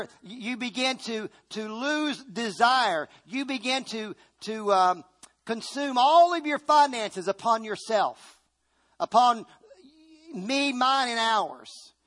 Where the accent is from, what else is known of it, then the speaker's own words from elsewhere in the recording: Virginia, United States; I grew up in Virginia on a farm. And when I was little, we had a mule.